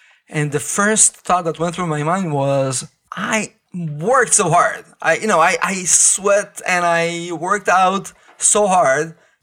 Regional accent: Israel; English is a second language; I grew up in Israel.

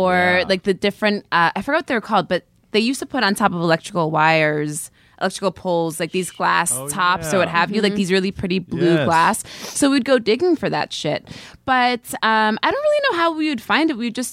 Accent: New York, United States; growing up, I grew up in the Catskill Mountains

